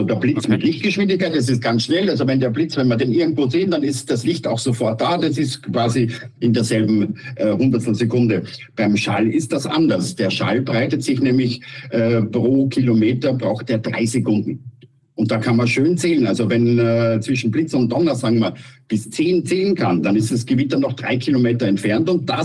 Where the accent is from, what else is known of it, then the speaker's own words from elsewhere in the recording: Austria; als Österreicher